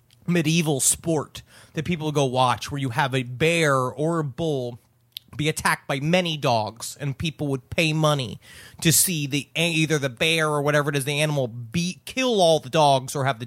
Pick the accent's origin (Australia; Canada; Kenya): Australia; I'm Australian.